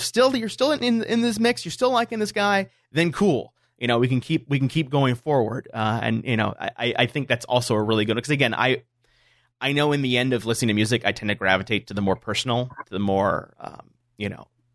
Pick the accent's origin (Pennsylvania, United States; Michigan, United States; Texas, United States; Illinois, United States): Michigan, United States; granted, I grew up in Michigan, so I grew up in the suburbs and that kind of thing